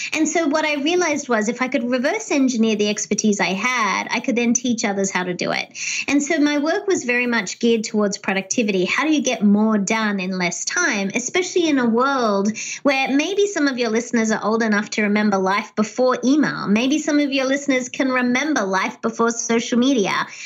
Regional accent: Australia; now in United States; being Australian, but also a local perspective. I became a US citizen, and that's really important to me.

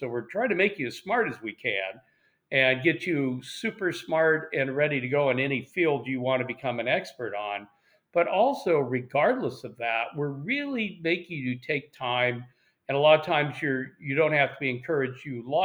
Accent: West Coast, United States; I came from the West Coast.

